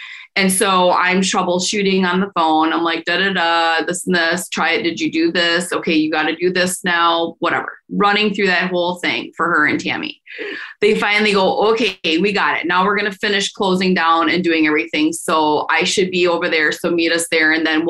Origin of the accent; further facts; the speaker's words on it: United States; I was still growing up in the Fox Valley that's not going to happen here.